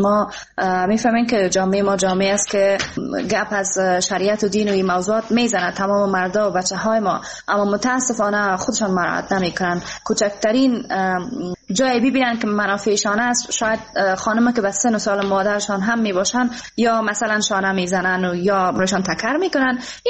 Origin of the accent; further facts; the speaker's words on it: Afghanistan; افتخار میکنم واقعاً که من یک افغان هستم